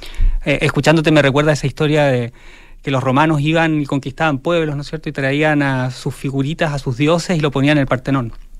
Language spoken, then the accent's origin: Spanish; Magallanes and Chilean Antarctica, Chile; moved away; Soy chileno, estoy haciendo patria, como esa expresión, ¿no? Hago patria aquí. Y puedo ser perfectamente, claro, magallánico y a su vez chileno.